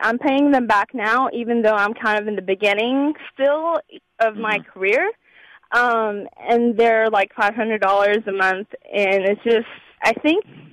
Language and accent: English; Sudan; I'm from Sudan, so even though our parents came from a different country and a poorer one